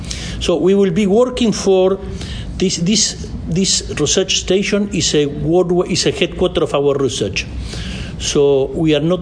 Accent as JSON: {"language": "English", "country": "Argentina", "moved": "as an adult", "lives_now": "Dubai, United Arab Emirates", "said": "I'm from Argentina originally, but I'm based in Dubai."}